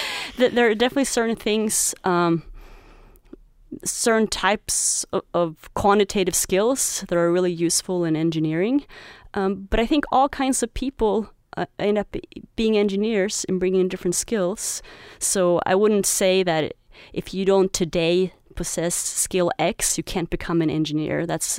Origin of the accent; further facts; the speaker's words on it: Sweden; first language Swedish; English is a second language; now in United States; Swedish, which is my native language, would not have been a good college choice, I think, to study here in the U.S., since I was already a native speaker